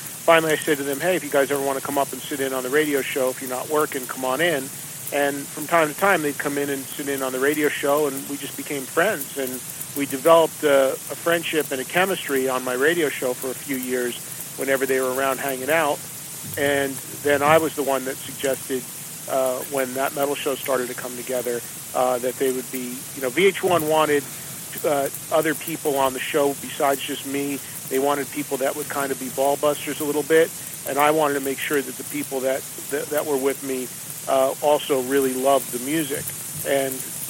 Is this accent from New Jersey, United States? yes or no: yes; New Jersey, United States; We're all from New Jersey, but it's weird that we never met sooner than that.